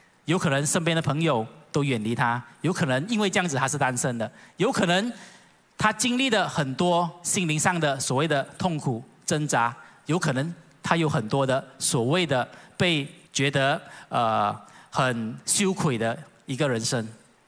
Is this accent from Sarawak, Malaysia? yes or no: no; Kuantan, Pahang, Malaysia; 因为我来自关丹，关丹也是出名咸鱼，